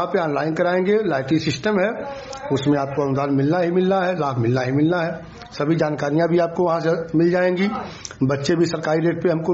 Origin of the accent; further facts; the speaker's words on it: Uttar Pradesh, India; मूलतः सुकरौली ब्लॉक के कुशीनगर जिले के निवासी हैं।